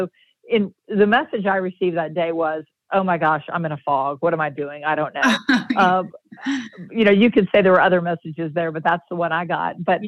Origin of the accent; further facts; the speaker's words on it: Lafayette, Louisiana, United States; I grew up in Lafayette amidst a community that was very pro-oil.